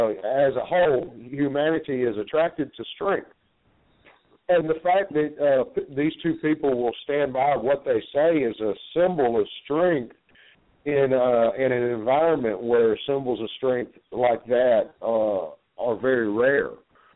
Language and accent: English; Alabama, United States; Yeah, I'm from the southeastern United States. I'm from Alabama.